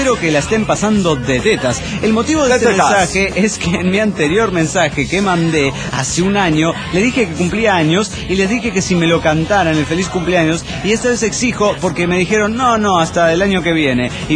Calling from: Tapachula, Chiapas, Mexico; de Tapachula.

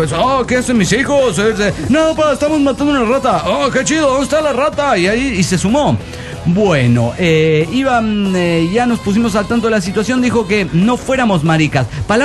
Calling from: Guadalajara, Jalisco, Mexico; de Guadalajara, Jalisco, México.

